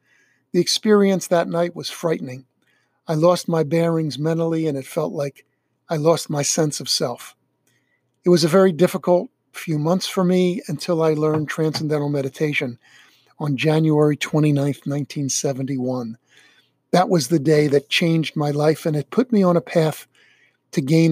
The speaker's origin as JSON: {"language": "English", "country": "United States", "tie": "born or raised there", "said": "Growing up in America in the 1950s, my favorite TV shows were The Mickey Mouse Club, Howdy Doody, Leave It to Beaver"}